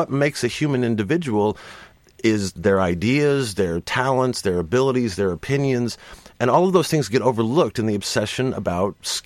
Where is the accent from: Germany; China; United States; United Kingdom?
United Kingdom; London; I am a Londoner, exactly.